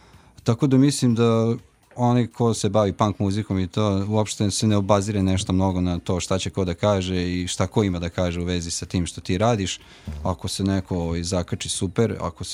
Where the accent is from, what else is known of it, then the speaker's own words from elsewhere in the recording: Vojvodina, Serbia; Ja sam iz Banata i bend je iz Banata, nastao na ovom Kneževcu.